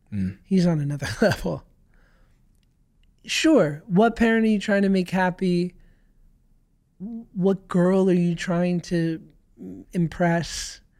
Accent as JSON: {"language": "English", "region": "New York", "country": "United States", "tie": "born or raised there", "said": "I grew up in New York. I'm not a Nepo baby."}